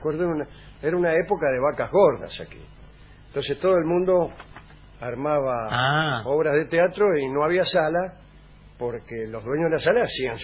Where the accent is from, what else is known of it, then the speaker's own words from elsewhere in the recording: Rosario, Santa Fe, Argentina; Soy de Rosario. Los escucho desde el año 2008.